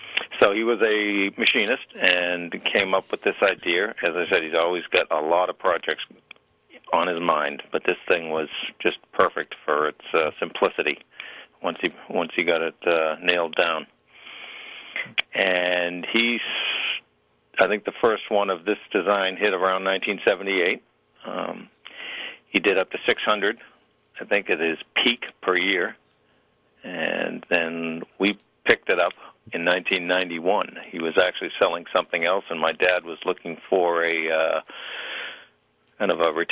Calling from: West Bridgewater, Massachusetts, United States; West Bridgewater, Massachusetts. It's about 30 miles south of Boston.

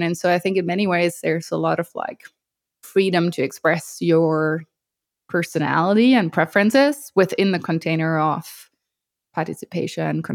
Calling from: Germany; I'm calling you from Germany, you're in California.

